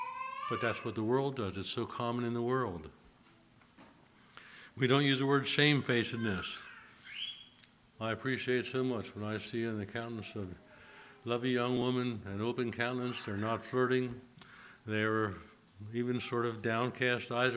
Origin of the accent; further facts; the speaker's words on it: Pennsylvania, United States; I grew up in Lancaster Conference Church, Pennsylvania.